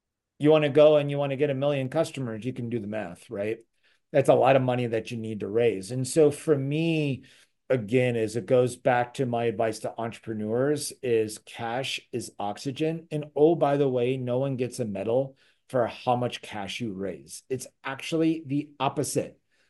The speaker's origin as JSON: {"language": "English", "region": "California", "country": "United States", "said": "I'm originally from California. We've got great values in California."}